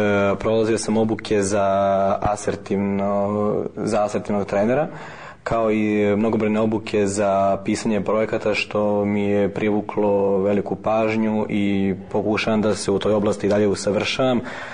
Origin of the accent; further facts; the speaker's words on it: Belgrade, Serbia; born there; Imam 32 godine, rođen sam u Beogradu, živim u porodičnoj kući sa svojom porodicom i svojom budućom suprugom na Senjaku.